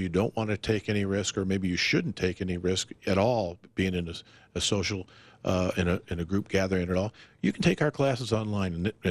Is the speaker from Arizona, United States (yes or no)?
yes; Arizona, United States; also born or lived in Chicago; I grew up in Arizona, so I really missed the sunshine. I was living in Chicago for a long time